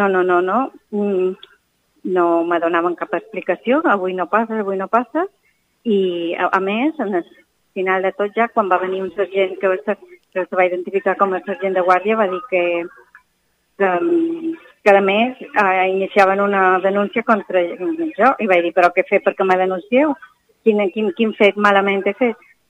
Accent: Esporles, Balearic Islands, Spain; D'Esporles.

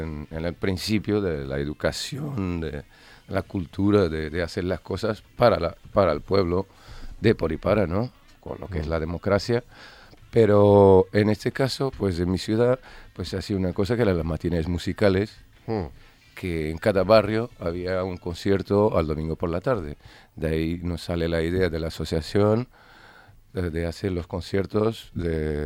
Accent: Portugal; moved away; I bueno, jo en 2003 sí. Me fui de Portugal.

